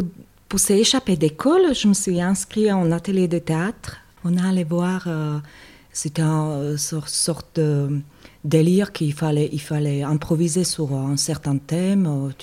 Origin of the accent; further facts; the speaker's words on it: Slovakia; ça n'existe pas spécialement dans mon pays. Je viens de la Slovaquie où je faisais mes études.